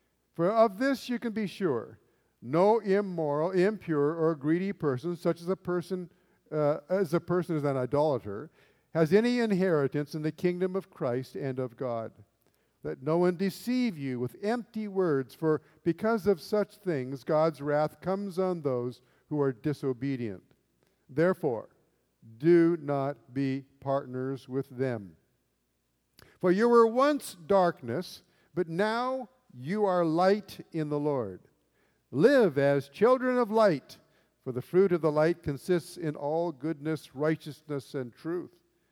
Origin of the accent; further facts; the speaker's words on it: Sacramento, California, United States; now in Fairbanks, United States; I come from Sacramento, California, where cold is 38 degrees.